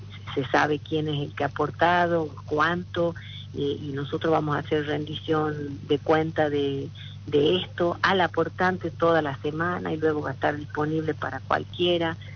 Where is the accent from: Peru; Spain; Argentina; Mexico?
Argentina; Alberdi, Tucumán; born there; cuando vamos a visitar mi pueblo natal, Alberdi